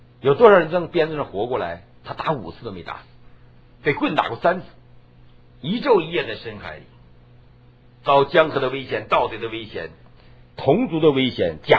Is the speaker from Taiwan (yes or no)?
yes; Taiwan